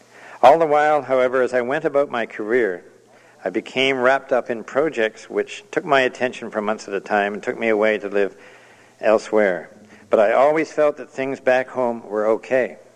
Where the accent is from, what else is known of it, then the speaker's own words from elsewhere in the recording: Vancouver, British Columbia, Canada; Vancouver, your town and mine, and my hometown, instead of being one of English Canada's major cities